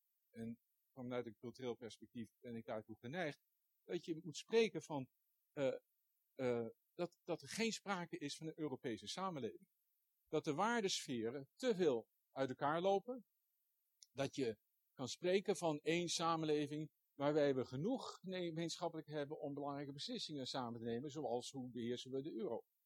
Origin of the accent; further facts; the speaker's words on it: Groningen, Netherlands